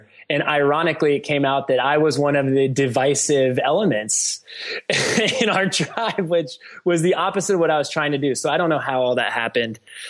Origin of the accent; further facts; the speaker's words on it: Ohio, United States; we're from just a small town outside of Cincinnati that, is a unique area.